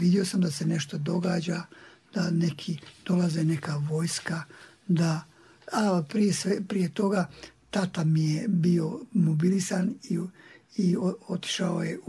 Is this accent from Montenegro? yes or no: no; Gornji Podravci, Republika Srpska, Bosnia & Herzegovina; born there; Ja sam rođen u Gornjim Podravcima. To je jedno selo ispod Kozare. Od Gradiške idući prema Mrakovici, odnosno prema Kozari. 1935. godine.